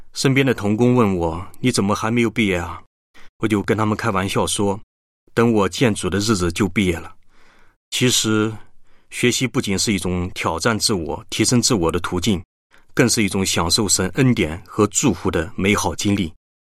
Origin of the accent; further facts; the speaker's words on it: Jiangsu, China; 我是江苏的